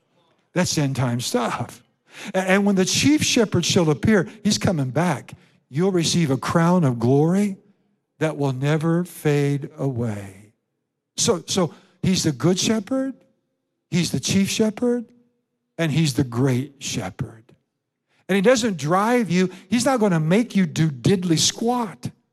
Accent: Iowa, United States; You know, Kim and I, our families were farmers. We're from Iowa.

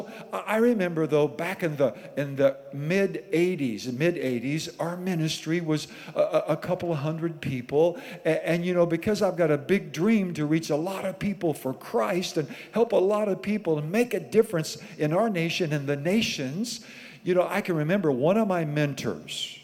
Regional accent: Iowa, United States; and you know, we're from Iowa originally, and it's about 6 hours from here to where our parents lived.

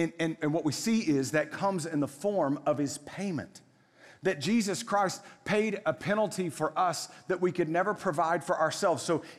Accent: Waco, Texas, United States; I grew up in Waco in Central Texas long before Chip and Joanna made it cool.

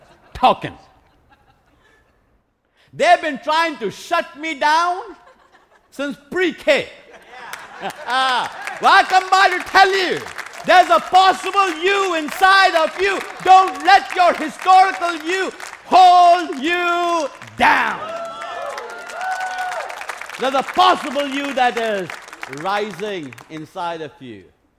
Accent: India; When I was growing up in India, my dad found the best school in our city. It was a Catholic academy called St. Francis High School. And it was a Catholic school run by Italian monks.

